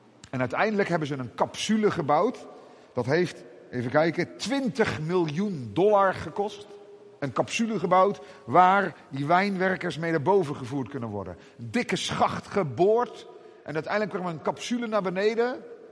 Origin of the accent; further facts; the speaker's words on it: Zeeland, Netherlands; born there; now in Amerongen, Netherlands; Tegenwoordig woon ik in Amerongen. Maar ik ben een geboren Zeeuw en heb ook lang in Goes gewerkt.